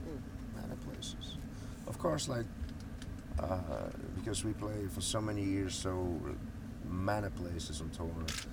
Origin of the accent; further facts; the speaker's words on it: Poland; English is a second language; We're from Poland, so we like to eat good